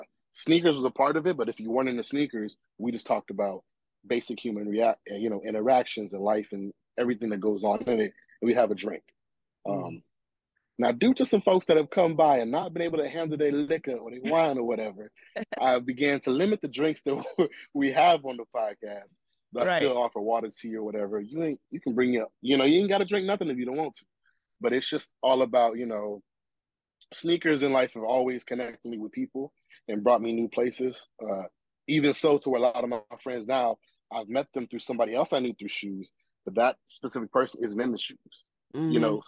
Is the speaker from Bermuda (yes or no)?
no; Texas, United States; also born or lived in Santa Ana, California / Louisiana; now in San Diego, United States; I'm from Santa Ana, California, which is about 45 minutes south of LA, but I was raised between Texas and Louisiana, so I got that southern upbringing since I was real, real little.